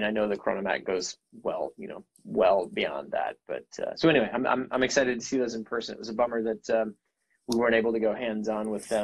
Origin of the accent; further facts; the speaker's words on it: Midwest, United States; now in Marin County, United States; I live here in the San Francisco Bay Area, in Marin County. So I've been living out here for about 10 years. I'm from the Midwest originally.